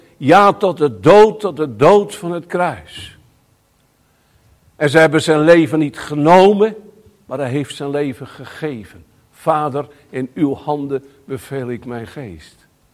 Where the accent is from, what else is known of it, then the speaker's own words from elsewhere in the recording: Friesland, Netherlands; Oh, ik kom uit Friesland vandaan